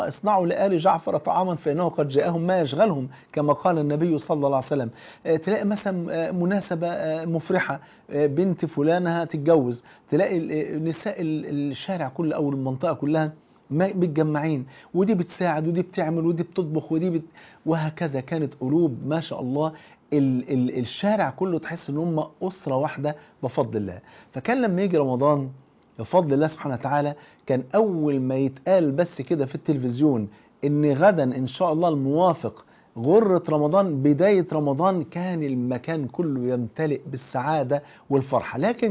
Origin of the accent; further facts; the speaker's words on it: Egypt; عندنا في مصر بيبقى الاماكن زحمه جدا جدا والناس مروحه، فانا بقف عند على كورنيش النيل، كنت عايش في منطقه اسمها مصر القديمه، فكنت عايش هناك في منطقه على النيل مباشره قريبه من النيل